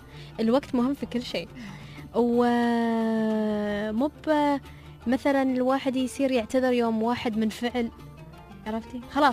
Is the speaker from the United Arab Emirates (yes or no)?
yes; United Arab Emirates